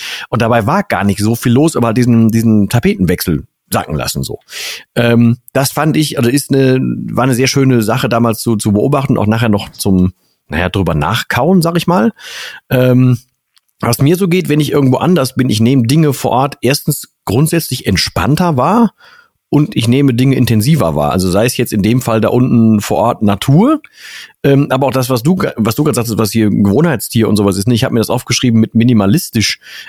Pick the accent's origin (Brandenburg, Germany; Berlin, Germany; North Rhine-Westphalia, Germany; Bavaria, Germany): North Rhine-Westphalia, Germany; ich komme ja nur aus NRW, wie dicht das hier besiedelt ist